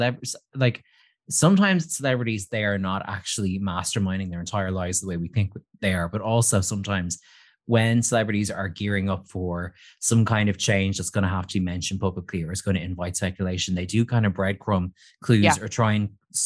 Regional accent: Ireland; in general, I'm not a royal family person, and that's someone that's just being Irish, and I think we know better than to be into them.

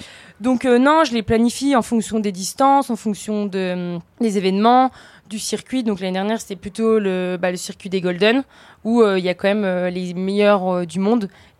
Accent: Grand Est, France; je suis originaire des Vosges. Et ça fait quelques années que j'habite en Savoie, en dessous Courchevel.

